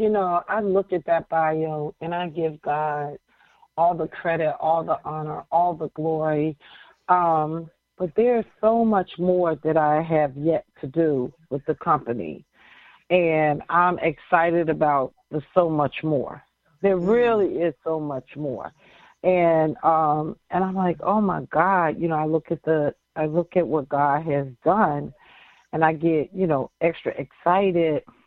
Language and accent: English; Jamaica; I'm a Jamaican. Because I have many jobs. I'm serious. There must be some Caribbean blood in me because I know the Caribbean, they work multiple jobs.